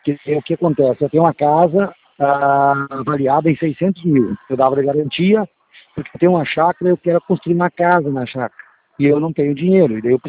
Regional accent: Paraná, Brazil; Eu sou aqui do Paraná.

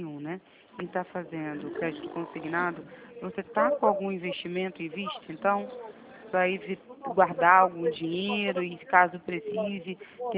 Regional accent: Duque de Caxias, Rio de Janeiro, Brazil; Só que eu sou da Baixada, sou de Caxias.

